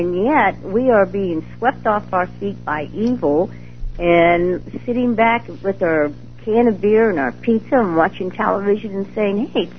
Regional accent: Pittsburgh, United States; I was born in Pittsburgh in upstate New York, raised there practically

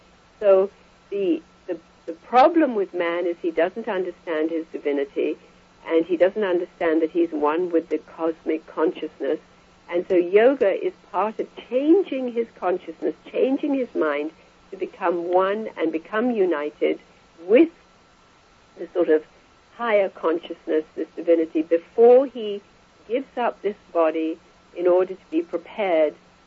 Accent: India; I was born and raised in India. And I was fifth generation born in India and very, very familiar with Eastern mysticism

